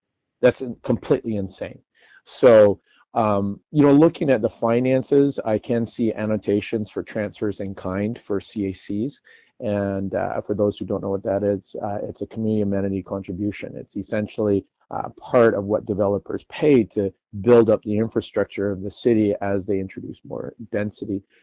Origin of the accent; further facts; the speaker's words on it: Vancouver, British Columbia, Canada; as a person born and raised in Vancouver, I first have to say I don't really have any other home. This is the only home I've known for my entire life